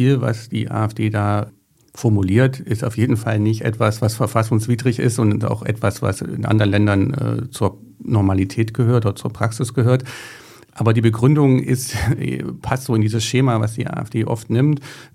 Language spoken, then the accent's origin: German; Germany; Ich bin nun in der DDR groß geworden